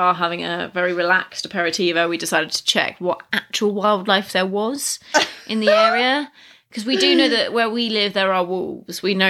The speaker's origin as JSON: {"language": "English", "region": "England", "country": "United Kingdom", "said": "And obviously we're both English, so we have the worry of what we're saying being right or what have you."}